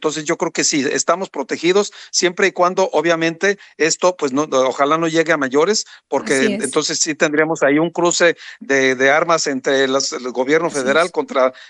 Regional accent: Mexico; now in United States; los mexicanos o los latinos acá en Estados Unidos

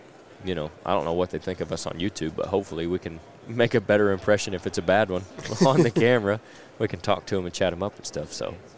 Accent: Illinois, United States; So it's like, oh, we're from Illinois.

